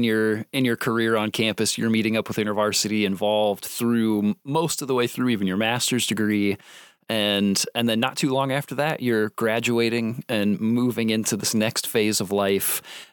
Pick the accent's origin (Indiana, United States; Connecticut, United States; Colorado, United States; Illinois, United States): Indiana, United States; I'm from Indiana originally.